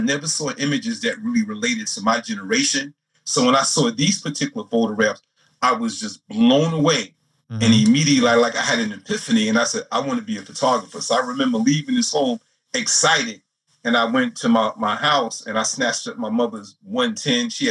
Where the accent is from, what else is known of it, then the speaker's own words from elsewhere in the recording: Brooklyn, New York, United States; You know, I was born and raised in Brooklyn.